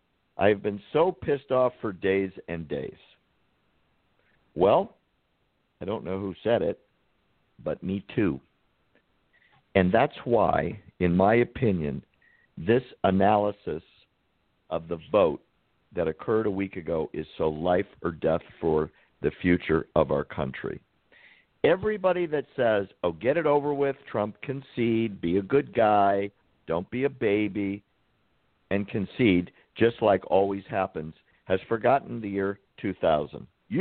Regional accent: United States; those were still my president because I'm an American.

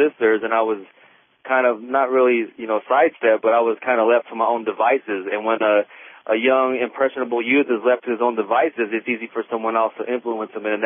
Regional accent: El Paso, Texas, United States; You know, I grew up on Fort Bliss, El Paso, Texas. You know, growing up on a military base, all you see is, you know, these tough-looking guys in uniform, you know, tactical vehicles all the time, and, you know, that really influences you.

